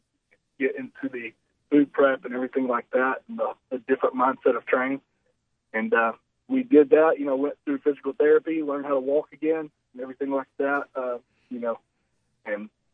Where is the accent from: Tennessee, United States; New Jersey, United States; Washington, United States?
Tennessee, United States; you know, I'm originally from Tennessee. I went to Virginia to college at Emory Henry College.